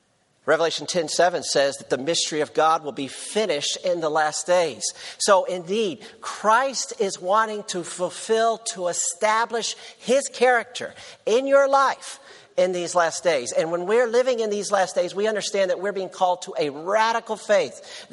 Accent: Tennessee, United States; So I'm from Tennessee, so this is not that early to me.

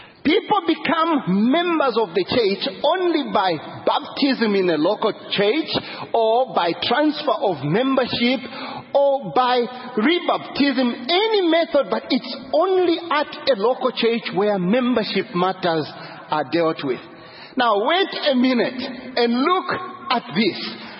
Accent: Zambia; and I'm from Zambia, some church in Zambia decided to be this.

